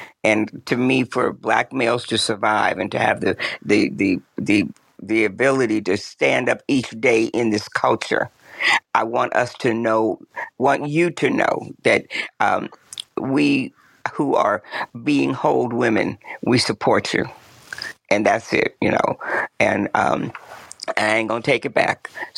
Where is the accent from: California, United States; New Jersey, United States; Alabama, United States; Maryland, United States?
New Jersey, United States; Newark; So remember, I'm from Newark.